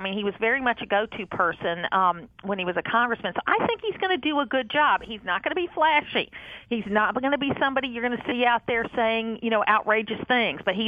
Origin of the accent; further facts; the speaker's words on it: Gainesville, Georgia, United States; I'm from Gainesville